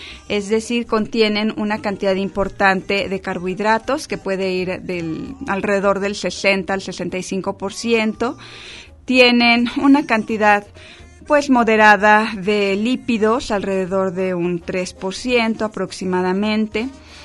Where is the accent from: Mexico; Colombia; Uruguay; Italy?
Mexico; como cultura mexicana pues sí nuestro cereal favorito, por así decirlo, o que consumimos en mayor abundancia es el maíz.